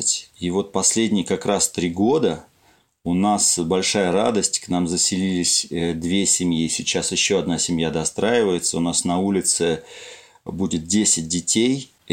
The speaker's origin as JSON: {"language": "Russian", "region": "Moscow", "country": "Russia", "tie": "born there", "said": "я родился в Москве, но в Смоленской области я влюбился в 86-м году."}